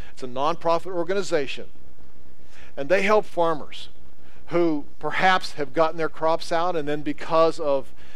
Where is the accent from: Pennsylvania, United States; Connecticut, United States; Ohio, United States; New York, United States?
Pennsylvania, United States; Pittsburgh; Remember, I grew up in Pittsburgh. The closest thing we came to farming was going to the store and buying tomatoes.